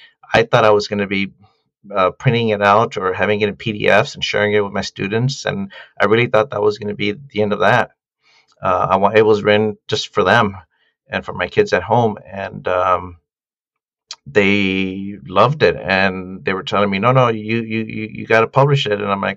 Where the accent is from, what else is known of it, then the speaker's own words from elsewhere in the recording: Santa Ana, California, United States; I grew up with a sense of disentitlement, like I'm from Santa Ana, I'm a Latino